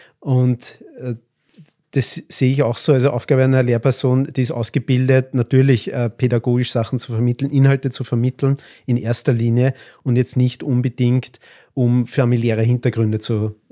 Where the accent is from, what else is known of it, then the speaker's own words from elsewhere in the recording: Lower Austria, Austria; bei uns im Weinviertel